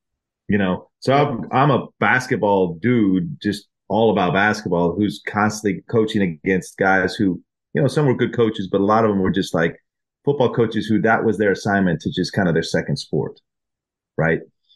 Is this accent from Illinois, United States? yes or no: no; Dripping Springs, Texas, United States; I left from University of Texas and went back to my hometown, Dripping Springs.